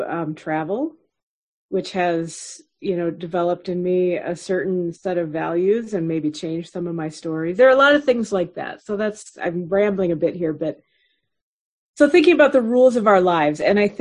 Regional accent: United States; thinking of my own story as an American and as a white person, as a woman, as a Christian

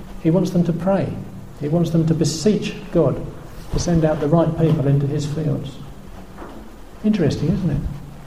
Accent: England, United Kingdom; even though I strongly believe that myself, and I'm English.

